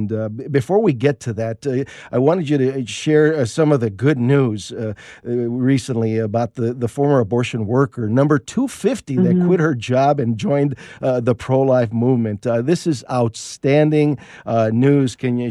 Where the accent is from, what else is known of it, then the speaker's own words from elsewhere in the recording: Illinois, United States; from my home state here in Illinois, which has really become just an abortion haven in our country.